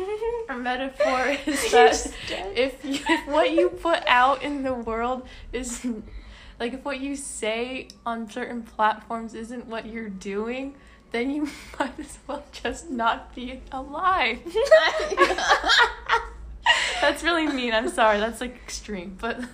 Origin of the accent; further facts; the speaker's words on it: California, United States; And even though I'm from California, when I'm here at school, I'll forget that that's happening